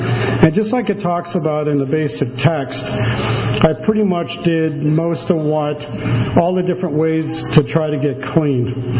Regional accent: Chicago, Illinois, United States; I grew up in Chicago.

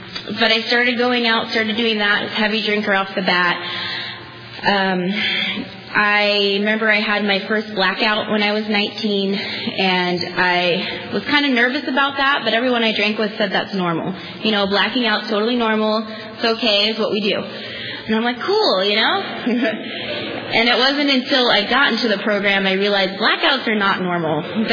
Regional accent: East Coast, United States; I grew up on the East Coast with both my parents, and I had a pretty loving home

